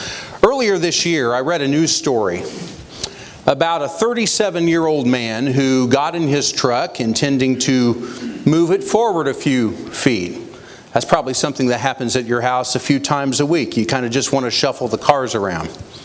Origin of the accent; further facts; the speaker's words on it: Indianapolis, Indiana, United States; I grew up, some of you may know, I grew up in Indianapolis, and so I spent a lot of my life in the state of Indiana, not terribly far from here